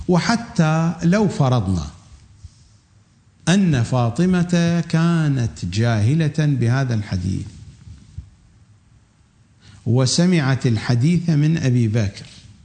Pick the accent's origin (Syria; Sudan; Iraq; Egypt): Iraq; accent: Iraqi; كما نقول في لهجتنا العراقية المعاصرة، أم ورقة شي دافعة كم ورقة؟